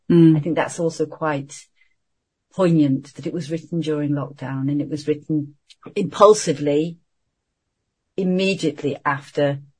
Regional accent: United Kingdom; It's the identity of who we are as the British.

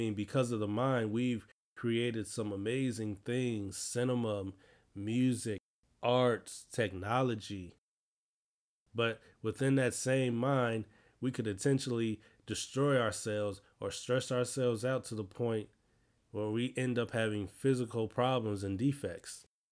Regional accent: Chicago, Illinois, United States; I'm from Chicago.

